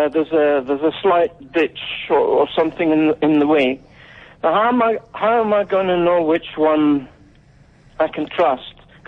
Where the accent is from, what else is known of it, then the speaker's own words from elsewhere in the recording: Scotland, United Kingdom; I was originally from Scotland.